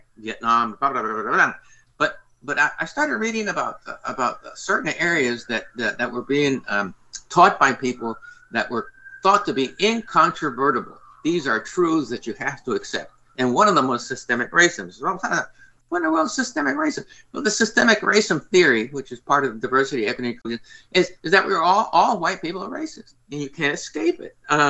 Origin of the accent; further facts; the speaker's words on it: New Jersey, United States; I was born in New Jersey, grew up in the North, you know. I didn't grow up in the old segregation of the South, although my father's family did. My mother was born in Chile.